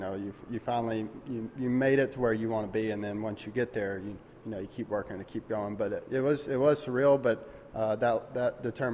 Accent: Alabama, United States; I'm from Alabama, so I love to hunt and fish.

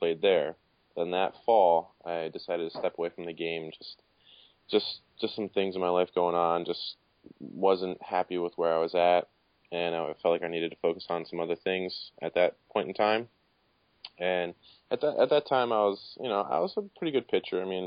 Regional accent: Williamsport, Pennsylvania, United States; And there's a Phillies tryout, open tryout coming up the following month in my hometown, Williamsport, because they have a single A team, the Crosscutters, here in my hometown.

